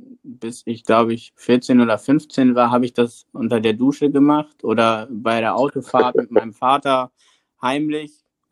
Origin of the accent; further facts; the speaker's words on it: Bremen, Germany; ich bin ja hier in Bremen aufgewachsen. Für mich ist Deutsch jetzt halt meine Hauptmuttersprache.